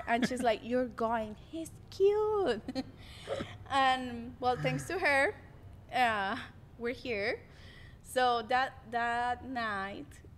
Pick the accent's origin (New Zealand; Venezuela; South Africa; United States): Venezuela; English is a second language; And I was like, yes, I'm 22. I'm an actress from Venezuela.